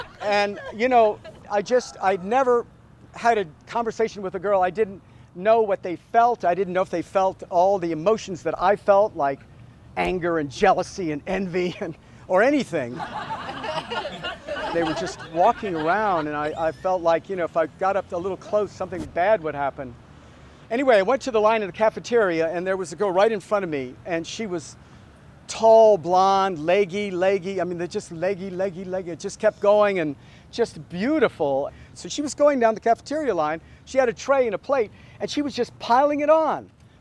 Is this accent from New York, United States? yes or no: no; Virginia Beach, Virginia, United States; I grew up in Virginia Beach, Virginia, a little after the Civil War. Actually the 1950s, but the principle is the same, because growing up in that part of Virginia, Tidewater, womanhood was sacrosanct.